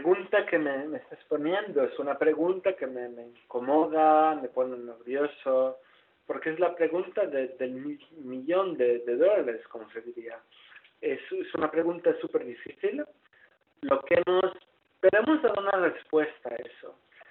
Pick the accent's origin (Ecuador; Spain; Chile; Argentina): Spain; moved away; Os pido perdón ya, como científico y como español, por mi súper mal español. Hace 20 años que no trabajo en España